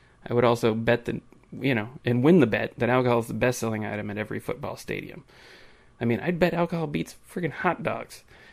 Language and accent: English; Texas, United States; born there; I was not born a Browns fan. I was born in Texas, and actually chose to be a Browns fan